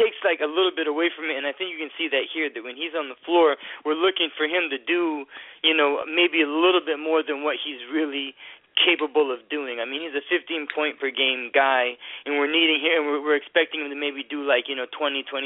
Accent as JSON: {"language": "English", "town": "New Bedford", "region": "Massachusetts", "country": "United States", "lives_now": "Tampa, United States", "said": "I'm originally from New Bedford, but I've been down in the Tampa Bay Area for the past 15 years"}